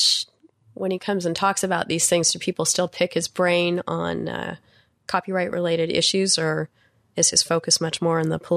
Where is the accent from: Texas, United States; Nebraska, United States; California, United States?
California, United States; turns out you're living very close to where I grew up in the East Bay area up north.